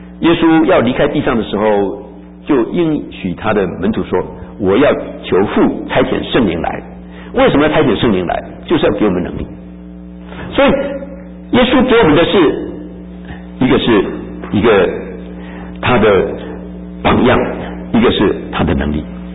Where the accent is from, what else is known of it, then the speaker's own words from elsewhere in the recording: China; 我们中国人都是很讲实际的啦